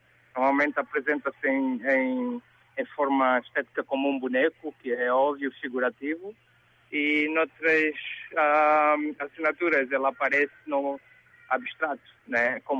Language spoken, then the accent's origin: Portuguese; Angola; sendo angolano, nós estamos sujeitos a ser conectados ao nosso país, não é?